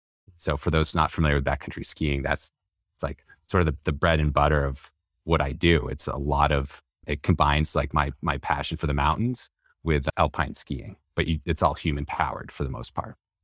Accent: New Hampshire, United States; also born or lived in Maine; I grew up in New Hampshire. I went to high school and college in Maine.

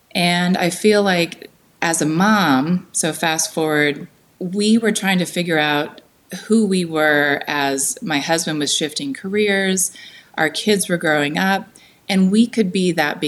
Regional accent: California, United States; It was so different from where I grew up in the Bay Area

